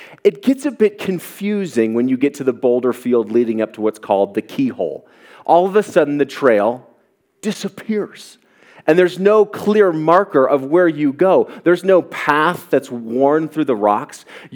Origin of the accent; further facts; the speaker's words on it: Colorado, United States; You know, I grew up in Colorado on the Front Range and pretended to be somewhat of an outdoorsman from time to time.